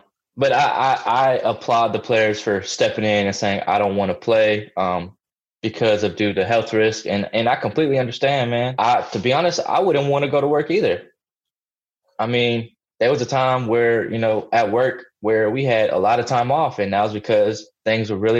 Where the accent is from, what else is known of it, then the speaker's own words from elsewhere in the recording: Massachusetts, United States; born there; You know, I was born in Massachusetts, so I would say that.